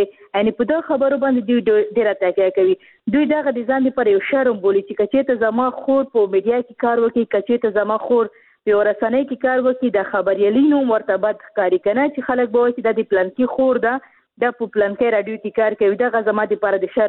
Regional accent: Khost, Afghanistan; زه خپل د خوست یم

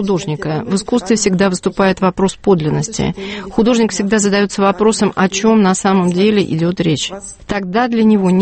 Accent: Bavaria, Germany; Я из Баварии, поэтому для меня это совершенно нормально.

